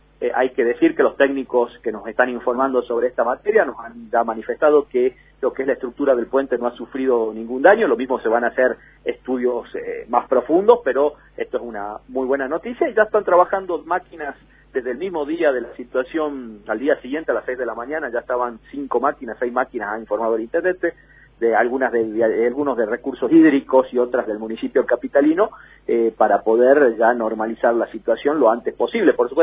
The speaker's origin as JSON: {"language": "Spanish", "region": "Jujuy", "country": "Argentina", "said": "Nosotros somos jujeños, es más, a mí me ha tocado la suerte de pertenecer a una familia que hace más de 150 años vive a la margen del río Civicivi"}